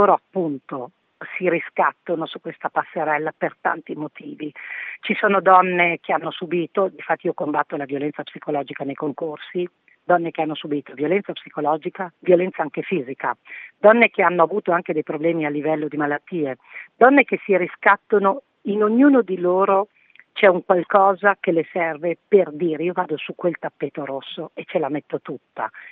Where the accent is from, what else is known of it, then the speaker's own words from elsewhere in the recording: Salsomaggiore, Emilia-Romagna, Italy; io vengo da Salso Maggiore, nasco dentro Miss Italia e a suo tempo ho partecipato.